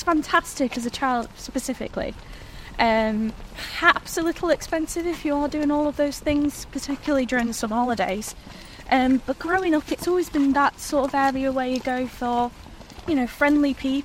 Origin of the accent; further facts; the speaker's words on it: North West England, United Kingdom; Yeah, so I'm sort of from the Far Coast area, so I've always known about Blackpool